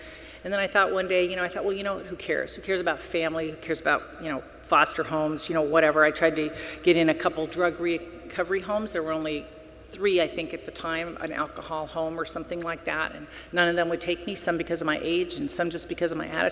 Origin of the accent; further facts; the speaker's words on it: Venice Beach, California, United States; because I'm from Venice Beach and we have to have tough feet